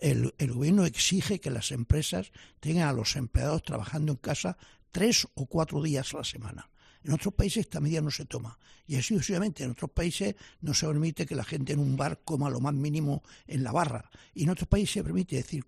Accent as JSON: {"language": "Spanish", "country": "Spain", "said": "yo como español"}